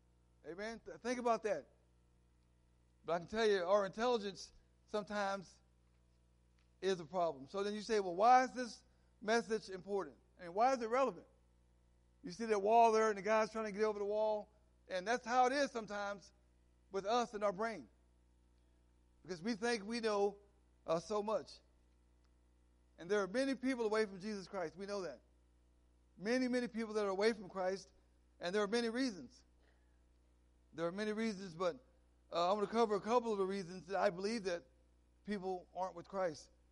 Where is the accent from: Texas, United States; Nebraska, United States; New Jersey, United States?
Texas, United States; Dallas; now in Hopewell, United States; I am, in fact, living in Hopewell, Virginia, but I'm originally from Dallas, Texas, amen? The great state of Texas, where everything is bigger.